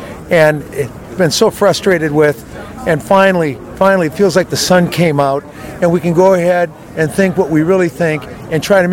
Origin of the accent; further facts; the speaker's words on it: Golden, Colorado, United States; I'm from Golden, Colorado.